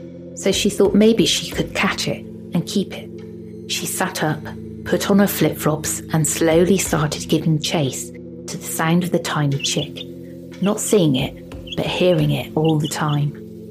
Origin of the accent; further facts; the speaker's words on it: Colombia; I'm a 29-year-old Colombian female, being born and raised in Colombia.